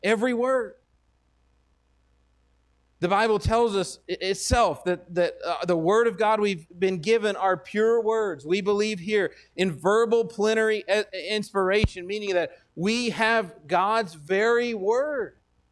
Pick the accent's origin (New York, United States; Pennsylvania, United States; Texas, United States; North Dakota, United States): Texas, United States; Well, I'm from Texas. The state of Texas is pretty big.